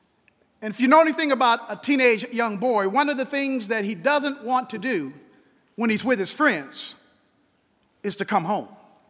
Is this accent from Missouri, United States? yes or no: yes; Kansas City, Missouri, United States; As a teenager growing up in Kansas City, Missouri, our home was about a block away from a park.